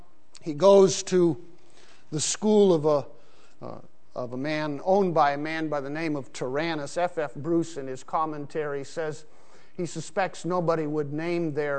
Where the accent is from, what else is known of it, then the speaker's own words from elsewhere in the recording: Pakistan; When I grew up in Pakistan, everything closes down about 11 o'clock in the morning and doesn't reopen until 4 or 5 in the afternoon.